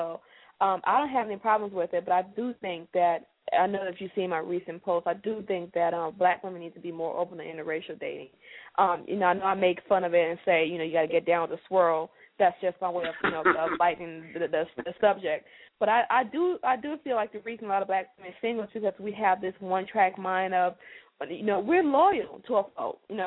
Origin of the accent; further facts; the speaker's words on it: West Coast, United States; I'm like, you know, I'm from the West Coast.